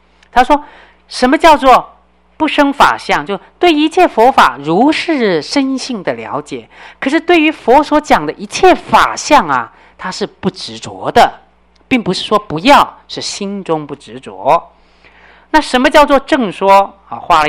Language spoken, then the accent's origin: Chinese; China; 我们中国人比较喜欢读经，因为中国人喜欢讲详细啊